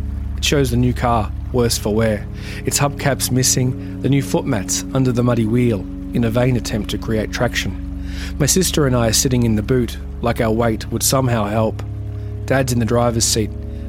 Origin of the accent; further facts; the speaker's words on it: New South Wales, Australia; A final lap of my home state, New South Wales.